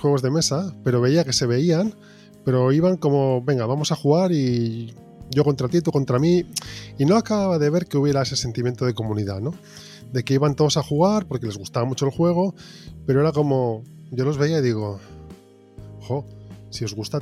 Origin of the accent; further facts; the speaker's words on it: Papiol, Catalonia, Spain; yo tengo un colega en mi pueblo, de donde yo soy, que es Papiol, un pueblecito pequeño aquí en Barcelona